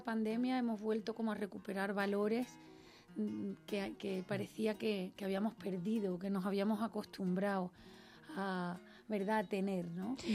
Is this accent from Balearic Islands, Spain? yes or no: no; Cádiz, Andalusia, Spain; Soy de Cádiz y entonces vivo pegada al mar.